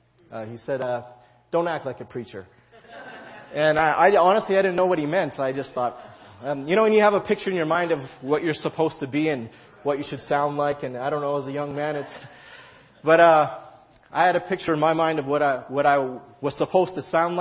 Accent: Canada; I tell them, you know, I'm from Canada.

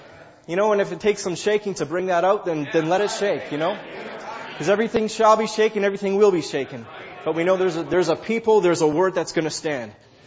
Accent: Canada; I tell them, you know, I'm from Canada.

